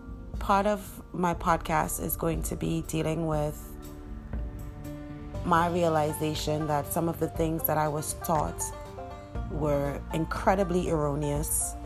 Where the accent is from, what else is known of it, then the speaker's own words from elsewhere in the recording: Trinidad & Tobago; moved away as an adult; now in United States; I'm originally from Trinidad, and that is in the West Indies. I came to America when I was 23 years old with my 5-year-old daughter, and I've been here for the past 14 years. I grew up in the West Indies, in the Caribbean